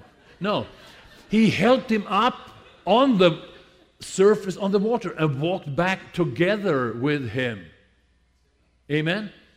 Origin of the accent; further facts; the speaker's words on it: Sweden; English is a second language; now in United States; We come from Sweden, my wife and I.